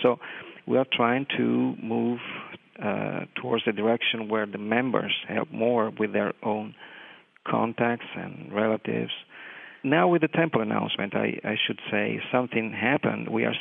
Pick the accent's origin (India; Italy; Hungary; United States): Italy; English is a second language; I am 48 years old. I was born and raised in Italy.